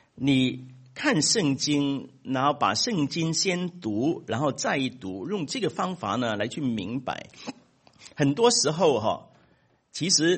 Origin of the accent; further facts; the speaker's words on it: China; 我们中国人呢最能够明白这个了。